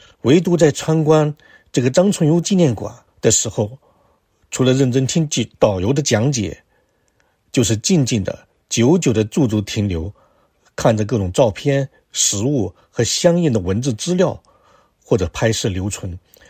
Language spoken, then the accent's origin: Chinese; China; 作为一名海外华文媒体人，我在这里要表达自己作为中国人对死难同胞的沉痛哀悼